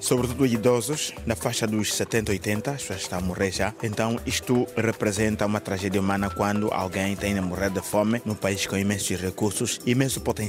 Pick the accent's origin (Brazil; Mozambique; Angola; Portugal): Angola; Isso para mim é uma grande tragédia como angolano.